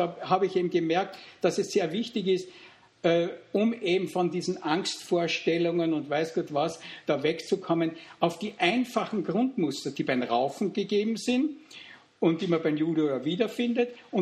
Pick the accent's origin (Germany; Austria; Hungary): Austria; Also ich bin in Österreich aufgewachsen